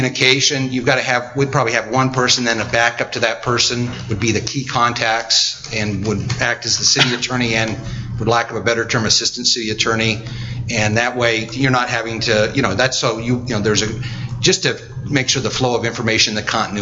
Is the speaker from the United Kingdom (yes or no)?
no; United States; But I grew up down in Carbon County